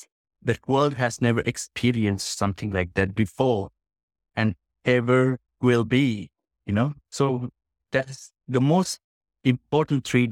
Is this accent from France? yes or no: no; Sri Lanka; now in Canada; Originally, I was born and raised in Sri Lanka, but I've been living with my family in Canada about 23 years now.